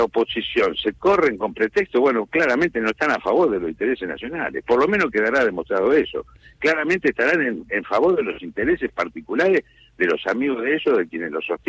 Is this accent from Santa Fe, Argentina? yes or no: yes; J.B. Molina, Santa Fe, Argentina; now in Rosario, Argentina; Mi pueblo es J.B. Molina, sur de Santa Fe, departamento de Constitución. Y actualmente estoy residiendo en Rosario